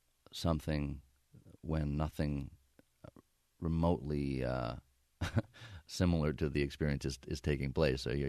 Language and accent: English; New York, United States; born or raised there